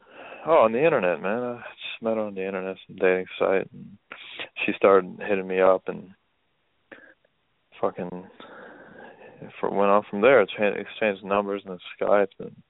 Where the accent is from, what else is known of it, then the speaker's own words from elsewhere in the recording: Los Angeles, California, United States; Yeah, I mean, plus I'm from Los Angeles.